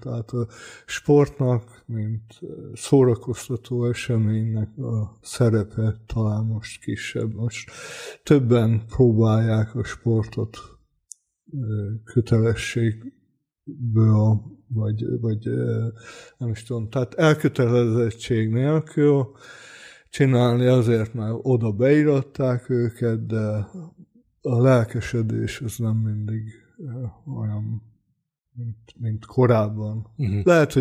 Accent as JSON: {"language": "Hungarian", "town": "Veszprém", "region": "Veszprém County", "country": "Hungary", "tie": "born there", "also_born_or_lived": "Salgótarján", "said": "Veszprémi születésű vagyok, ez a kötődés, ha lelki is, de még a mai napig megvan a Balatonhoz és a Balaton felvidékhez. Sajnos ott sokat nem éltünk"}